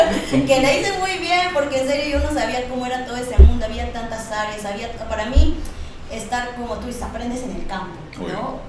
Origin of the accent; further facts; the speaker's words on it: Arequipa, Peru; yo en realidad arriesgué mucho en venir porque yo estudiaba en Arequipa, trabajaba en Arequipa, soy de Arequipa, ¿no?